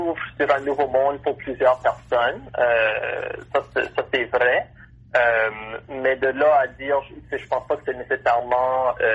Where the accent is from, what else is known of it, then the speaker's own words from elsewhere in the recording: Moncton, New Brunswick, Canada; moved away as an adult; Moi, j'ai grandi à Moncton, donc c'est un milieu urbain. Mais c'est vrai que c'est une plus petite communauté, surtout lorsqu'on compare à Toronto ou à Montréal. Moi, je suis parti à l'âge de 19 ans